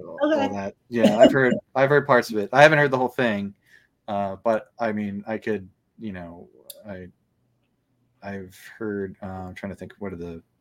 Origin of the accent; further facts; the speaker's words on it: New Jersey, United States; I grew up in Jersey, so he was like the one like main founding father